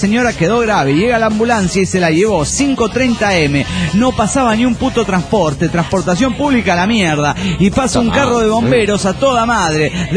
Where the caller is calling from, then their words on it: Santa Fe, Argentina; Hola, ¿cómo están, amigos? … de Santa Fe, Argentina.